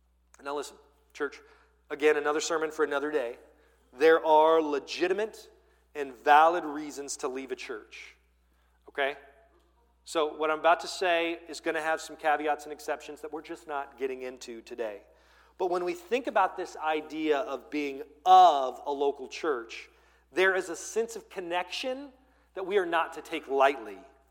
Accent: United States; I am a person of the United States of America. No matter where I live, I'm an American.

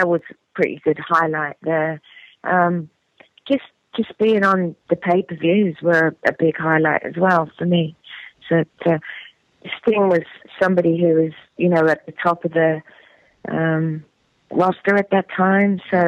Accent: England, United Kingdom; And because I'm from England, I do drink hot tea, and a habit Steve picked up by hanging out with me.

